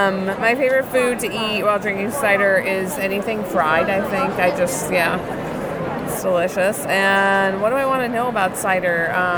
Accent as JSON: {"language": "English", "region": "Illinois", "country": "United States", "said": "I'm also from Illinois."}